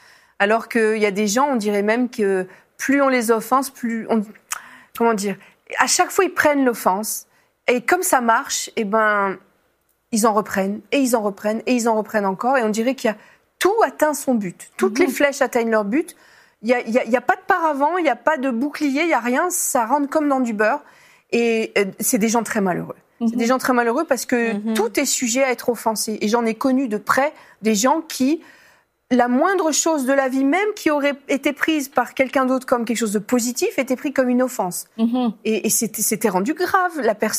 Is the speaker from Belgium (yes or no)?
no; France; now in Montreal, Canada; je suis française